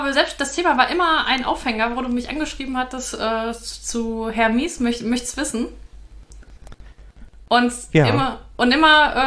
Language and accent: German; North Rhine-Westphalia, Germany; moved away as an adult; ich war halt weg von zu Hause, also bin ich von NRW halt nach Baden-Württemberg gezogen